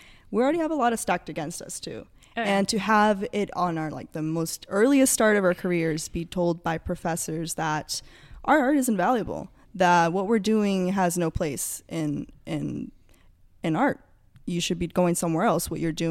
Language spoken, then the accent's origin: English; Las Vegas, Nevada, United States; being a woman, growing up in Las Vegas, growing up in the way I have been, and with immigrant families